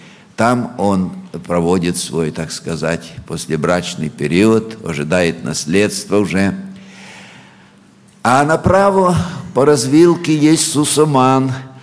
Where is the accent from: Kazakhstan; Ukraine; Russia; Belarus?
Ukraine; Я сам украинец, очень люблю Украину, свой народ